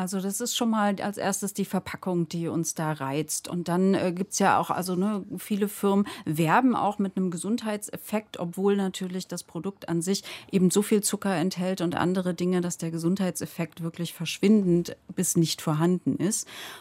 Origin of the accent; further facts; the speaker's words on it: Berlin, Germany; ich würde mich nicht nur als Ostkind bezeichnen. Also ich bin schon vor der Wende dann praktisch in den Westen gekommen und ich war da so ungefähr 11